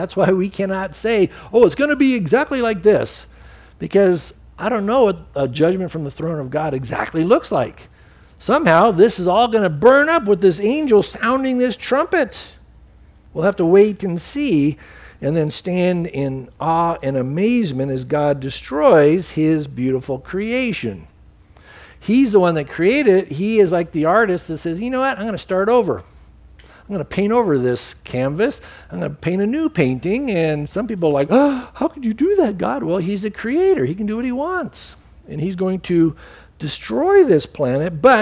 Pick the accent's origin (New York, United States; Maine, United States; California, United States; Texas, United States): California, United States; San Diego; You know, growing up in San Diego, you get those rollers every once in a while.